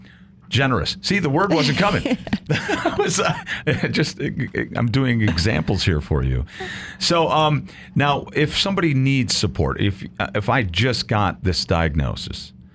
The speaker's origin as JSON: {"language": "English", "town": "Canandaigua", "region": "New York", "country": "United States", "tie": "born or raised there", "said": "My hometown. The chosen spot."}